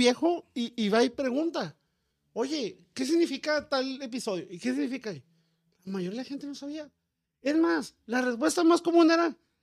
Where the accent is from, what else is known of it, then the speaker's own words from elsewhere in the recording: northern Mexico, Mexico; accent: northern Mexican; así como ustedes se burlan de nuestro acento norteño